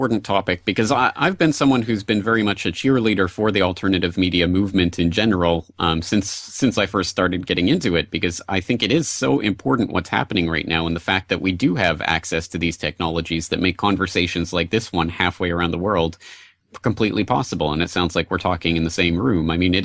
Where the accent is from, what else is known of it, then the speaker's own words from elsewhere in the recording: Canada; now in Japan; I'm a Canadian living here in Japan